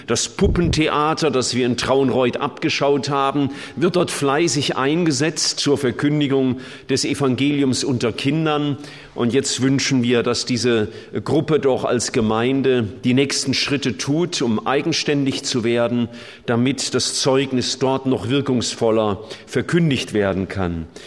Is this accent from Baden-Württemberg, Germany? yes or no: yes; Stuttgart, Baden-Württemberg, Germany; Ich komme ja aus Stuttgart